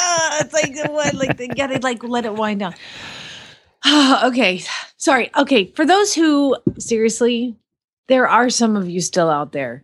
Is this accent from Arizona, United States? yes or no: yes; Phoenix, Arizona, United States; from Phoenix, Arizona.